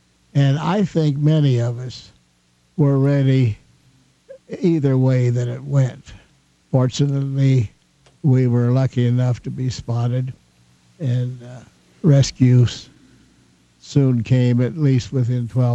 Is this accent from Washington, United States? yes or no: no; Missouri, United States; Well, you know, I came from Missouri, and I didn't know what sharks looked like.